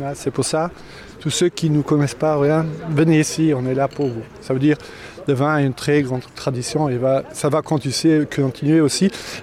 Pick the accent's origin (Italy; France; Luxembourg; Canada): Luxembourg; Luxembourg City; moved away; Alors le vin pour moi, je viens de Luxembourgville initialement.